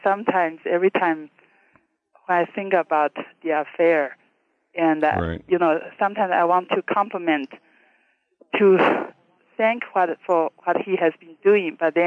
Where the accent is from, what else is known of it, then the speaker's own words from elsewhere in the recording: Taiwan; also born or lived in China; now in Fort Collins, United States; I was born in China, grew up in Taiwan, and mm-hmm. have been in Fort Collins for almost 30 years.